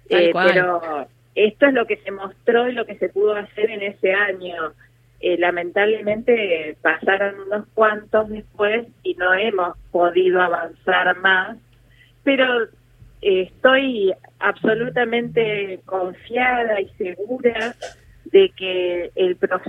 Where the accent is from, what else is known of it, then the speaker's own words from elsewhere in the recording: Santa Fe, Argentina; yo soy santafesina, vivo en Santa Fe, es parte del interior, no del interior profundo como se dice muchas veces, pero sí del interior, vivo a 500 kilómetros de Capital Federal.